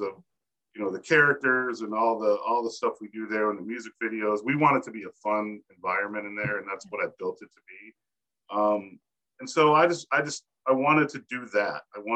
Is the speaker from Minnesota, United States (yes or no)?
no; Chicago, Illinois, United States; also born or lived in Arizona; now in San Diego, United States; But I was born and raised in Chicago, north suburb of Chicago. And then my parents retired and we moved out to Arizona.